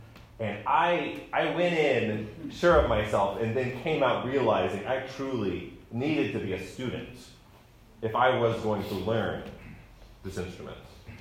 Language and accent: English; College Station, Texas, United States; I grew up in College Station, Texas, and they have an orchestra program there that begins in fifth grade.